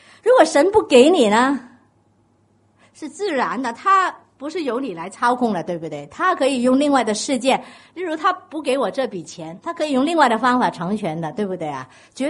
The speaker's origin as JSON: {"language": "Chinese", "region": "Guangdong", "country": "China", "said": "讲这些我们广东人说威水席啊"}